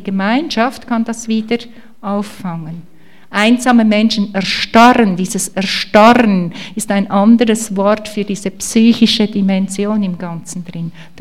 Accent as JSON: {"language": "German", "country": "Switzerland", "lives_now": "Germany", "said": "Ich habe das gelernt, also als Schweizerin in Deutschland."}